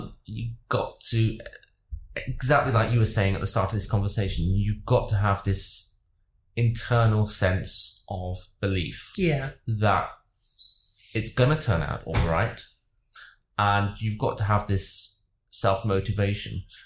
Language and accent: English; West Midlands, United Kingdom; accent: Brummie; When I was 10, I came to London for the first time ever. I grew up near Birmingham.